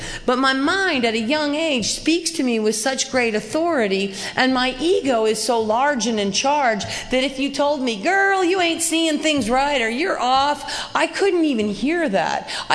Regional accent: Claremont, California, United States; I come from an educated background. I grew up in Claremont, California.

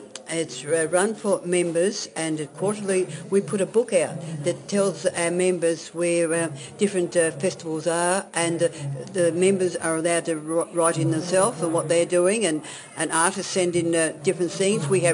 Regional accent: South Australia, Australia; And when I came from South Australia, I used to try and go to shows over there.

